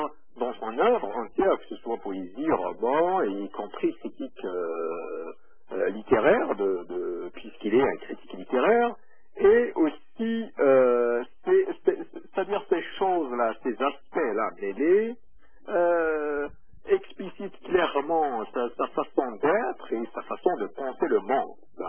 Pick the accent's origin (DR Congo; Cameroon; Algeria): Algeria; Kabylie; also born or lived in France; now in Canada; je vis au Canada depuis quelques années, donc j'ai vécu en France, en Afrique du Nord, en Algérie, où je suis né, en Kabylie plus exactement